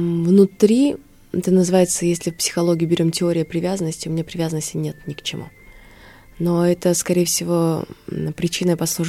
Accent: Jalal-Abad Region, Kyrgyzstan; accent: Kyrgyz; moved away as an adult; now in Saint Petersburg, Russia; То есть южные. И как бы я большее время... говорила на кыргызском языке, у меня даже был акцент. И после турецкого лицея я училась в Джалабаде, а после него еще плюс турецкий и плюс еще узбекский смешался

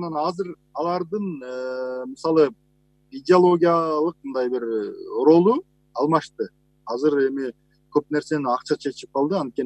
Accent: Talas, Talas Region, Kyrgyzstan; Азыр эми жана Таласта, мен Таласта өскөм да

